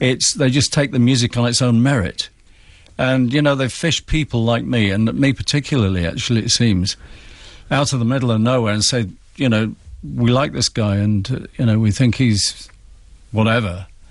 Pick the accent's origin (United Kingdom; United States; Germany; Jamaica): United Kingdom; Blackpool, North West England; I was brought up in Blackpool in the 50s